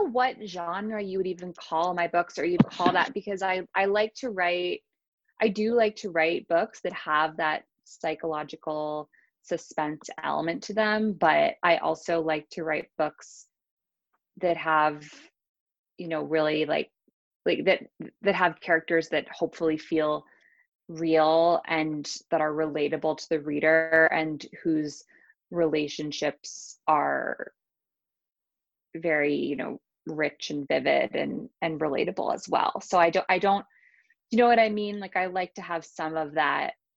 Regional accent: Westchester, New York, United States; it's similar to what I know from growing up in Westchester

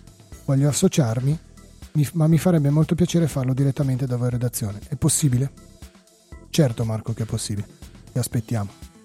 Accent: Germany; Quando ero bambino qui in Germania non era facile seguire il Milan, ma ascoltavo le partite in radio

